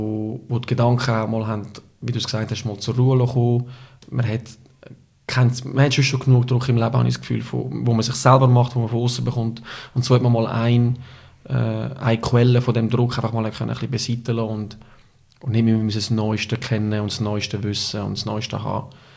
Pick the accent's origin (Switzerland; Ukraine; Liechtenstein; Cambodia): Switzerland; Im Ausland noch ein bisschen extremer als jetzt bei uns in der Schweiz.